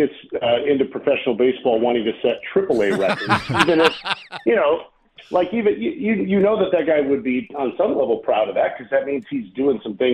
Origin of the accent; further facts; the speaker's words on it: Illinois, United States; especially for me as an Illinois guy growing up in the Chicago area